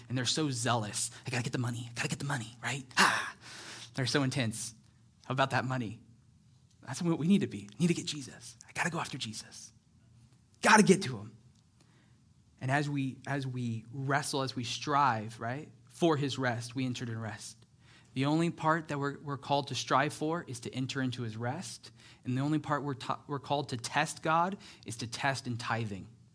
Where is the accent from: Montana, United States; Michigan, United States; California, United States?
California, United States; I'm from Northern California. A lot of woods up there.